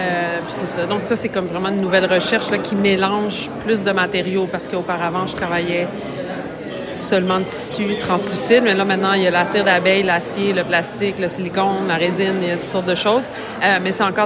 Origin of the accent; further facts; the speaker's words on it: Sainte-Élisabeth, Quebec, Canada; Moi, je suis une native de Lanaudière, là, près de Joliette, Sainte-Élisabeth, précisément.